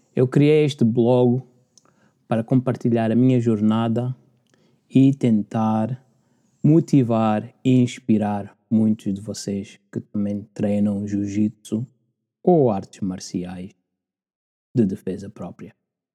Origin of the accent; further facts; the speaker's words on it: Portugal; first language Portuguese; also born or lived in Angola; O português sendo a minha língua nativa, como dá para notar. Eu nasci em Angola, mas cresci em Portugal.